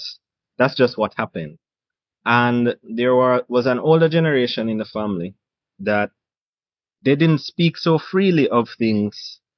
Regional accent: Saint Andrew, Jamaica; I grew up in St. Andrew, and, that's another contention, because people say that I come from Kingston, and I'll say St. Andrew because, my experiences growing up is running cows, neighbor's cows out of the yard

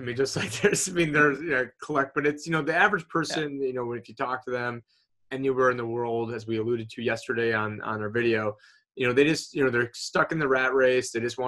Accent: Syracuse, New York, United States; And I'm from Syracuse, New York

